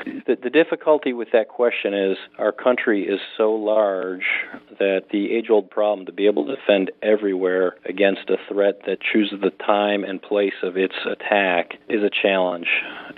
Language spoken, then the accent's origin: English; Hamburg, New York, United States; Well, I grew up in Hamburg and went through the elementary school, then Pleasant Avenue, and then Hamburg Junior and Hamburger Senior High.